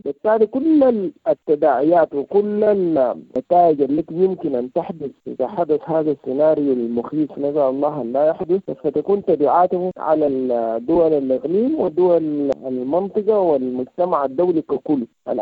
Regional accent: Sudan; في بلدنا السودان

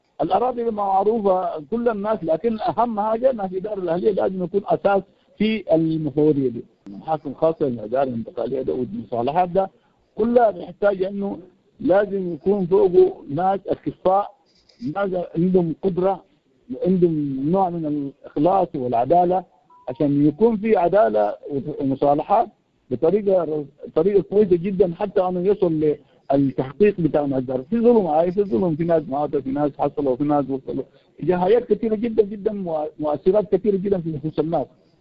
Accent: Darfur, Sudan; مشاكل دارفور، نحن من دارفور طبعا، مشاكل دارفور ده عميق جدا

